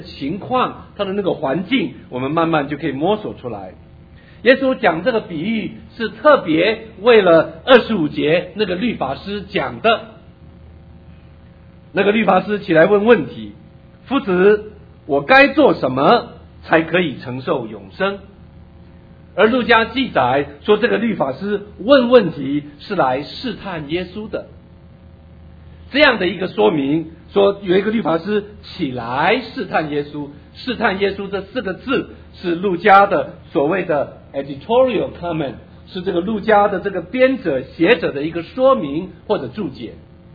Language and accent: Chinese; China; 难道就跟我们中国人说的伸手不打笑脸？